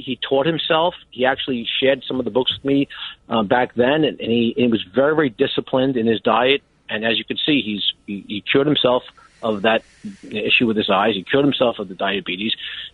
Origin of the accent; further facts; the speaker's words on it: Brooklyn, New York, United States; born there; But you know, I was born in Brooklyn. My parents were born in Brooklyn. My grandparents were born in Brooklyn.